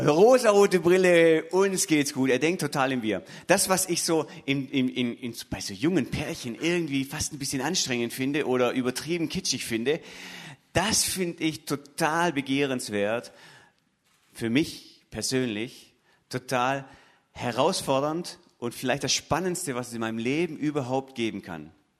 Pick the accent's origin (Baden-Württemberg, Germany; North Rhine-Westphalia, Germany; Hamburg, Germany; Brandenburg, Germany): Baden-Württemberg, Germany; Stuttgart; now in Schorndorf, Germany; Ursprünglich komme ich von Stuttgart und jetzt in Schondorf.